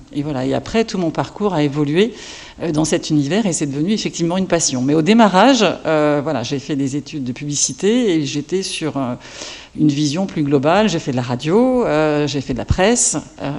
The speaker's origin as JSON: {"language": "French", "town": "Harfleur", "region": "Normandy", "country": "France", "tie": "born there", "said": "Donc vous savez que j'étais au Havre, que je suis née à Harfleur."}